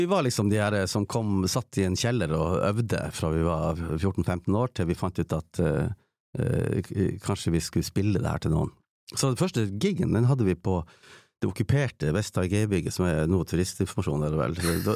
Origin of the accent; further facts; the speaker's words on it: Tromsø, Troms, Norway; Eller hvis jeg vokste opp på Håpen, men jeg ble deportert på en måte av familien før ungdomsårene kikket inn for fullt da.